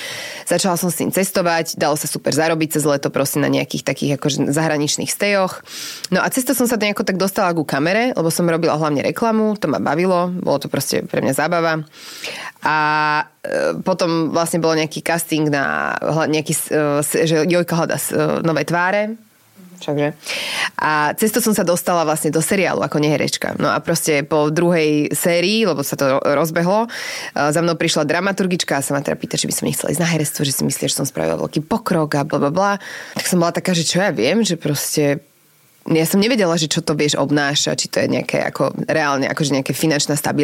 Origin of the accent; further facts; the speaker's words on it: Nitra, Nitra Region, Slovakia; ale vieš, potom sme sa presťahovali do Krškán, takže už som nebola taká Klokočinová.